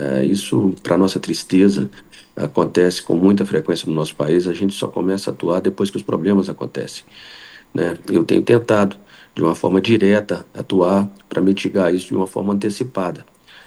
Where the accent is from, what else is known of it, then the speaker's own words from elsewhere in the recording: Araçuaí, Minas Gerais, Brazil; Ubá, Juiz de Fora, Araçuaí, a minha cidade natal